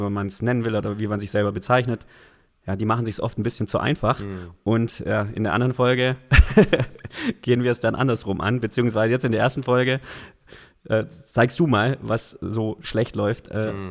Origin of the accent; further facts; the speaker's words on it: Baden-Württemberg, Germany; accent: Swabian; Also ich schwebel so leicht, aber so der richtige Schwabe bin ich nie.